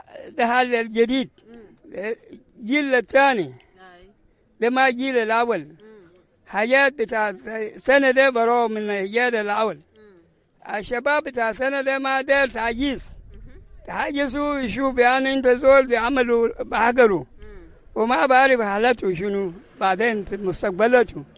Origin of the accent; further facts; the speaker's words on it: Rumbek, Lakes, South Sudan; moved away; also born or lived in Ethiopia / Kenya; انا قمت من رومبيغ وجيت في صوفيا لايثيوبيا